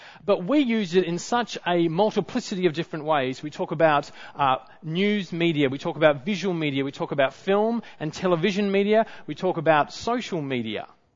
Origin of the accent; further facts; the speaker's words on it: Perth, Western Australia, Australia; growing up in Perth, in my later primary school years